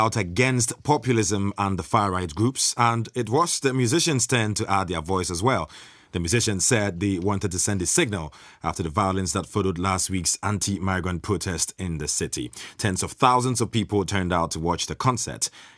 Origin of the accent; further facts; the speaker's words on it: Ghana; I'm from Ghana, and Ghana for some time has had a situation with load shedding